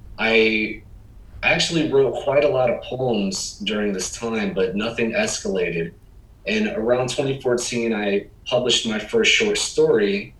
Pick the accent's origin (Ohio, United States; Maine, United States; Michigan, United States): Ohio, United States; Toledo; I remember growing up in Toledo, Ohio, seeing this place, the Collingwood Arts Center.